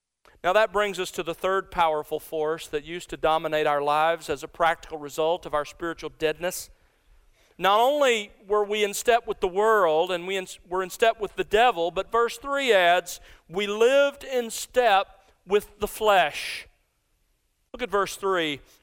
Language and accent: English; Alabama, United States; I grew up in South Alabama, and as I think I've told you before, when I was growing up, our family owned an old World War II Army issue red Willys Jeep.